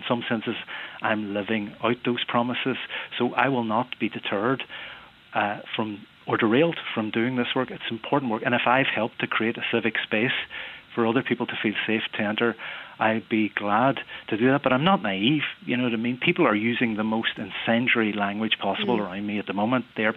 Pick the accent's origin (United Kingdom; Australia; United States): United Kingdom; Derry, Northern Ireland; now in Belfast, United Kingdom; I'm from Derry. I care about the people on this island. I'm inspired by my own upbringing.